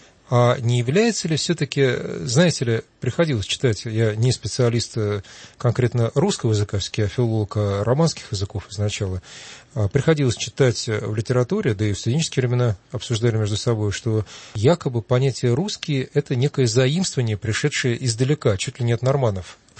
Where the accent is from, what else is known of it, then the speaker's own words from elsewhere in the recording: Georgia; Ну как же так мы русские, мы же грузины, это древнее, чем...